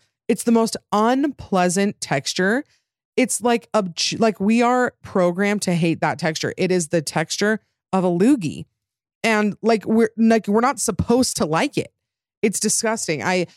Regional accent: Utah, United States; accent: Utah; Wow, my Utah accent came out there.

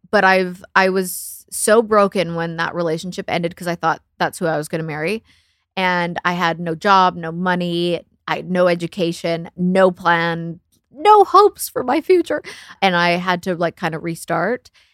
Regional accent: Canada; because I'm Canadian.

